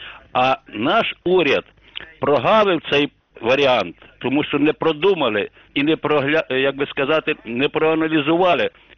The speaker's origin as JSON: {"language": "Ukrainian", "region": "Ternopil Oblast", "country": "Ukraine", "tie": "born or raised there", "said": "бо я сам з Тернопільщини родом"}